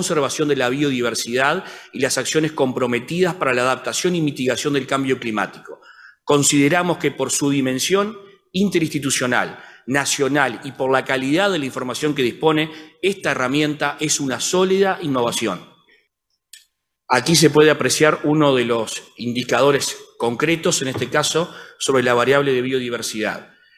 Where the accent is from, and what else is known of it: Uruguay